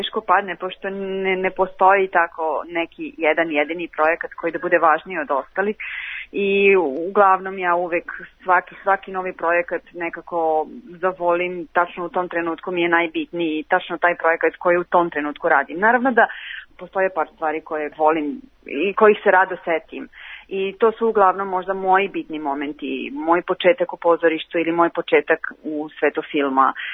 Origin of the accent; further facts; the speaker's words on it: Serbia; moved away as an adult; Ja sam rumunskog porekla, moji roditelji su rumunskog porekla, ali ja sam odrasla u Srbiji, do 18 godina sam živela tamo, tako da imam dve zemlje, dva maternja jezika.